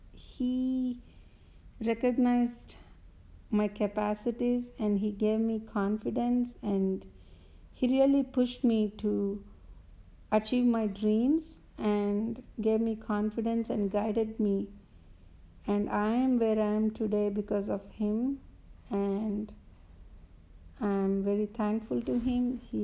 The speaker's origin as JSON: {"language": "English", "country": "India", "tie": "born or raised there", "said": "I grew up in India, and my childhood was a lot of fun. We traveled a lot. Went to schools in different states with different languages"}